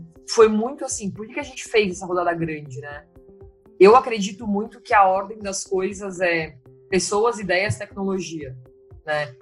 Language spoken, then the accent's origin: Portuguese; Brazil; né, sou filha de mãe brasileira e pai inglês, mas fui nascida e criada aqui no Brasil.